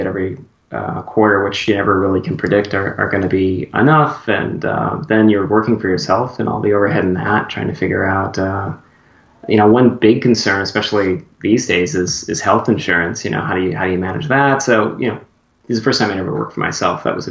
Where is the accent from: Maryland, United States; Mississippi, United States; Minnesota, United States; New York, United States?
Minnesota, United States; now in California, United States; After I came to California, I grew up in Minnesota, and so I know what cold is.